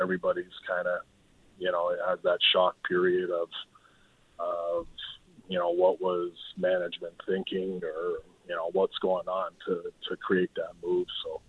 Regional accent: Windsor, Ontario, Canada; The following year, Windsor picked me number two, so I got to stay in my hometown.

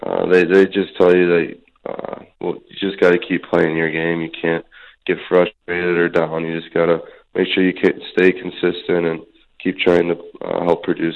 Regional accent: Minnesota, United States; Marian Gaborik was the star I looked up to when I was growing up in Minnesota

